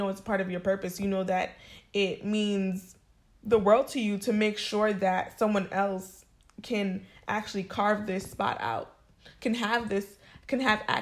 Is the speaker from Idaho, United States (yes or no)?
no; Brooklyn, New York, United States; I'm not ghetto, but I'm from Brooklyn.